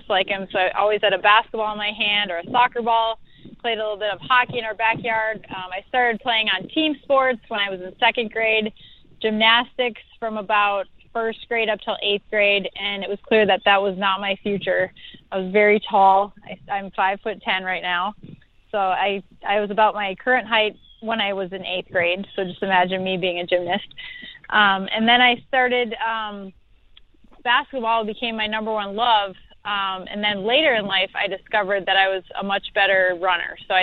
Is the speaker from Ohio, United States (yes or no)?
no; Oshkosh, Wisconsin, United States; I was born and raised in Oshkosh, Wisconsin, which is about an hour south of Green Bay, where the Packers are. My mom actually grew up down the street from the stadium. And most of my family still remains there.